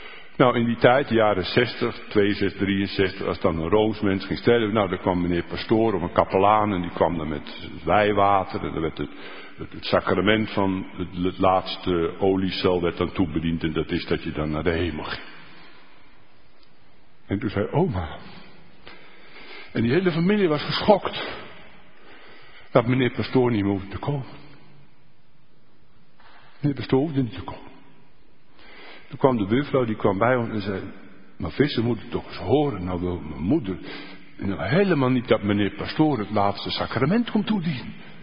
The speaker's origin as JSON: {"language": "Dutch", "town": "Deventer", "region": "Overijssel", "country": "Netherlands", "tie": "born or raised there", "said": "ik ben opgegroeid in Deventer. En ik ben geboren in 1955."}